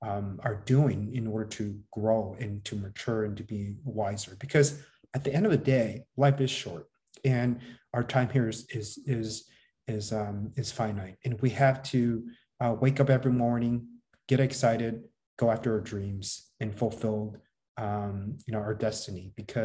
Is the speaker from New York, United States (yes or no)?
no; Wisconsin, United States; born there; And I was born in Wisconsin.